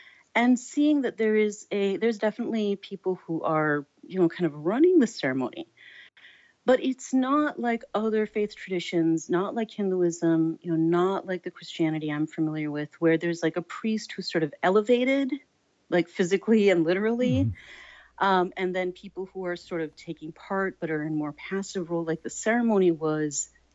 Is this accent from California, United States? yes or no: no; Minnesota, United States; So although I was born and raised in the Midwest, in Minnesota.